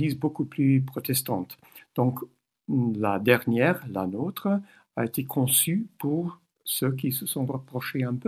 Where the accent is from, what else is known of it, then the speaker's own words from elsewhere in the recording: England, United Kingdom; French is a second language; ce qui a été supprimé chez nous en Angleterre depuis longtemps